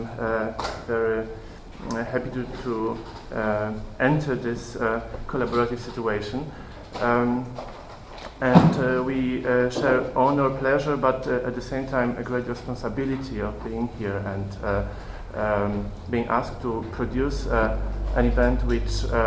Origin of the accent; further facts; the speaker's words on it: Krakow, Lesser Poland, Poland; English is a second language; moved away as an adult; now in Graz, Austria; Originally, I came from Krakow, from Poland